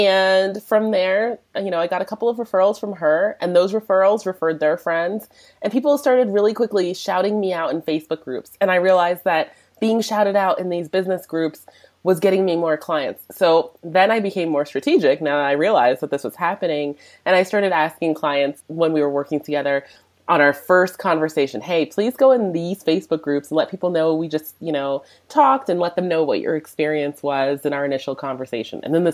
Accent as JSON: {"language": "English", "country": "South Africa", "said": "I'm from South Africa originally. And I live back here in South Africa now."}